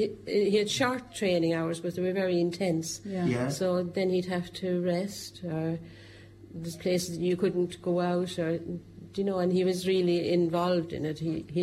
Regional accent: Gortnahoo, Tipperary, Ireland; I'm a Gortnahoo woman. I was born down around Longford Pass near Mary Willie's.

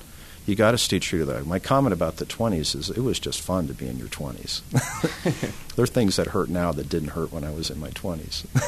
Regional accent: Modesto, California, United States; I'm from Modesto, California. I'm going to be a heart surgeon.

